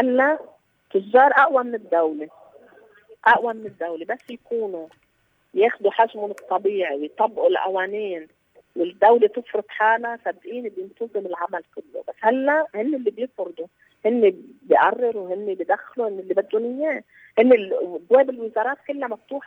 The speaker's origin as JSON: {"language": "Arabic", "country": "Lebanon", "said": "نحن التجار كثير اوادم عندنا بلبنان."}